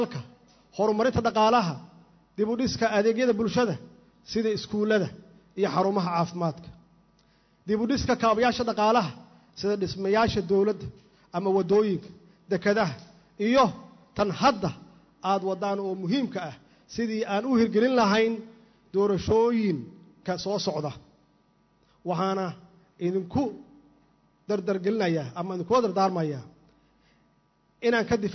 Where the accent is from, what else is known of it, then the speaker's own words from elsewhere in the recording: Mogadishu, Banaadir, Somalia; caasimadda Muqdisho oo aanu wada jecelnahay oo aanu si gaar ah meel gaar ah iga taala oo aan ku dhashay oo aan luqluq u aqaano oo aan ku koray